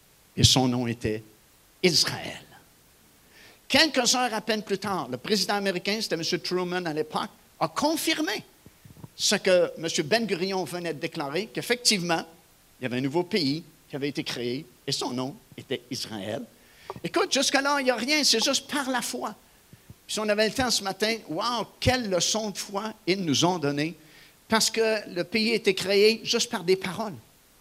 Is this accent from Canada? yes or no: yes; Canada; Et on a dit, on vient du Canada. Oh, elle dit, si vous venez du Canada, vous pouvez filmer. Mais on a dit, pourquoi est-ce qu'on peut filmer? Parce qu'on vient du Canada.